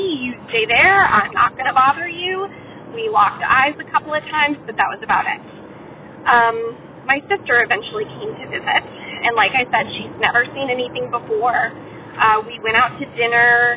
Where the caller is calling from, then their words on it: Virginia, United States; I'm calling from Northern Virginia, D.C. area.